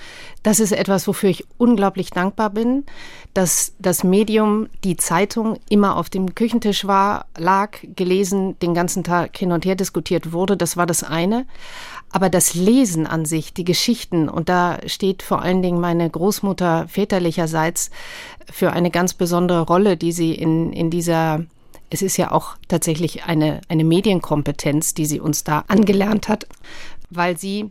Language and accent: German; Essen, North Rhine-Westphalia, Germany; Wir sind in einer Familie in Essen aufgewachsen